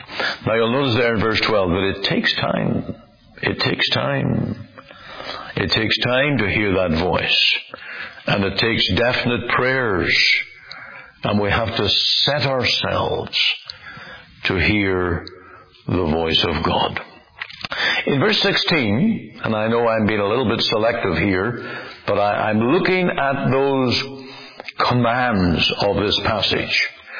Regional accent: Omaha, Nebraska, United States; It's a river that winds through my hometown of Omaha and goes out northward

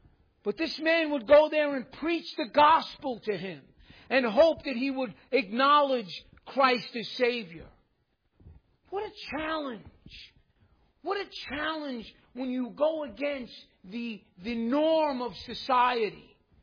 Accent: New York, United States; I'm from New York. I'm always like running ahead of myself

